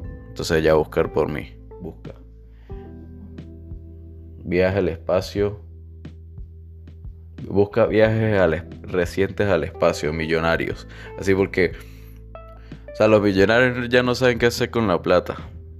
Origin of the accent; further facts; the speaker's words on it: San Cristóbal, Táchira, Venezuela; born there; no podía porque había nacido en Venezuela lastimosamente, en San Cristóbal.